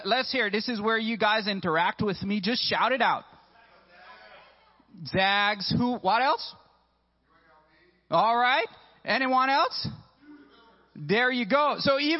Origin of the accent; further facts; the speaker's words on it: Belize; Maybe it's just because I'm from Belize